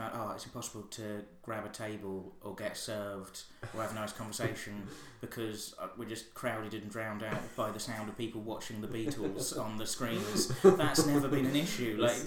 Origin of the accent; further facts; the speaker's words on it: Flitwick, East of England, United Kingdom; I grew up in Bedfordshire.